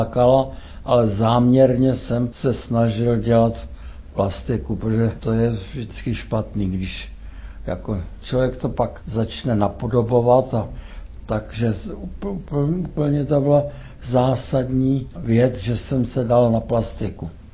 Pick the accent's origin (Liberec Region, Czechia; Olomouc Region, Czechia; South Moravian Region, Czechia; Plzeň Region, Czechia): Liberec Region, Czechia; Železný Brod; Původně jsem chtěl, jelikož jsem rodák ze Železného Brodu, tak jsem chtěl studovat na sklářské škole